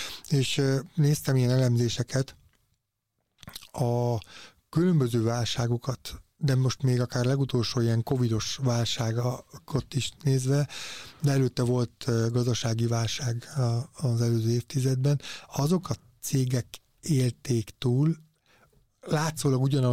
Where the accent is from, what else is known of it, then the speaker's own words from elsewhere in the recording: Paks, Tolna, Hungary; Nekem paksiként is örök büszkeség